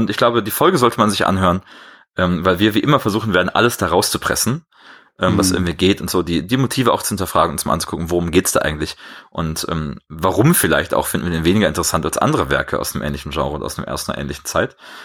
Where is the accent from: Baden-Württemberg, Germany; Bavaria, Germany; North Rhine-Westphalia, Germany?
Bavaria, Germany; Bin ich da als Bayer nicht verpflichtet, Bakterien zu sagen?